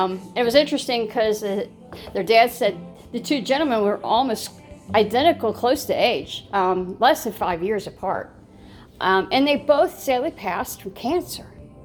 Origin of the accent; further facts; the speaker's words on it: Ohio, United States; Where I used to, where I grew up at, where I grew up in Ohio, and in the memory lane of where, places I used to go